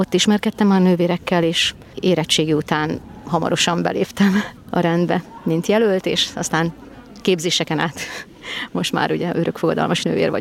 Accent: Forró, Borsod-Abaúj-Zemplén, Hungary; közel 40 évig szolgált Forrón. Én az ő idejében nőttem fel

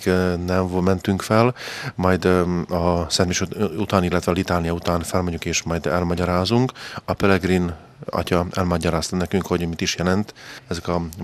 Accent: Palócföld, Hungary; Tehát mi igazi palóc emberek vagyunk, és mi ezt nem szégyellük, mi büszkén mondjuk, hogy mi eredeti magyarok vagyunk, palócok.

